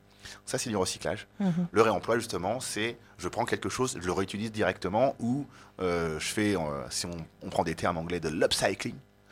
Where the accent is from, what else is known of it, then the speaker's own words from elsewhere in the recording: Aubervilliers, Île-de-France, France; moi je suis un Français noir. Souvent, on me pose la question, mais d'où tu viens ? Et donc, souvent, je m'amuse en disant, je viens d'Aubervilliers, donc dans le 93.